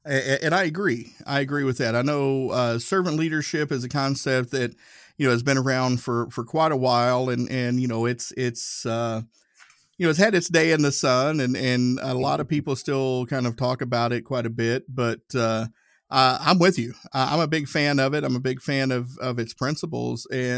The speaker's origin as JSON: {"language": "English", "region": "Tennessee", "country": "United States", "said": "I grew up Southern Baptist. I'm from Tennessee."}